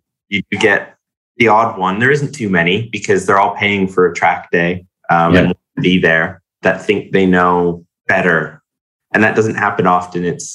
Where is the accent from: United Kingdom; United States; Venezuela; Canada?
Canada; being Canadian, I've driven on the left.